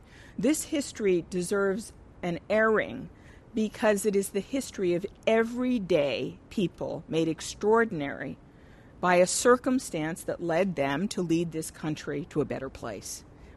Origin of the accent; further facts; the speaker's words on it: Boston, Massachusetts, United States; Maybe we say that because we're from Boston